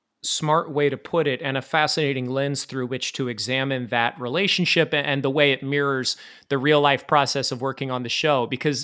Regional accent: Iowa, United States; now in New York City, United States; I grew up in Iowa, and now I live in New York City.

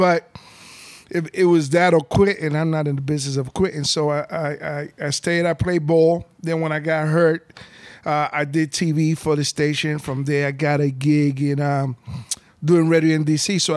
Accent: New York, United States; born there; I was born in New York.

